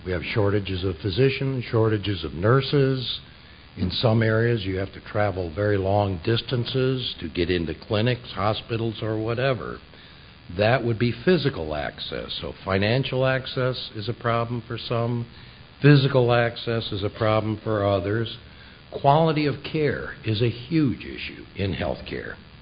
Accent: Michigan, United States; also born or lived in Netherlands; Although I grew up in West Michigan, having been born in the Netherlands, this was nearly home.

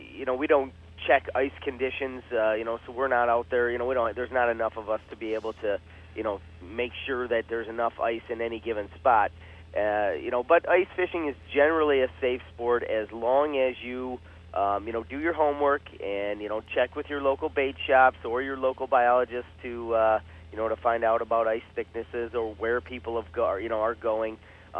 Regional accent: Detroit, Michigan, United States; I grew up in the Detroit area, so obviously Lake St. Clair was always a great place to ice fish

